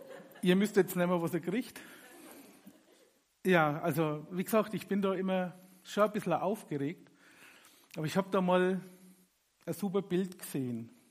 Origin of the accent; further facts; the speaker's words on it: Burg, Bavaria, Germany; Ich komme aus Burg